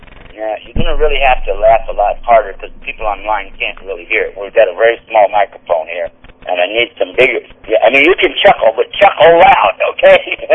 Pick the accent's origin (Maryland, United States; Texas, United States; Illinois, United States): Texas, United States; And by the way, I'm from Texas and very proud of it.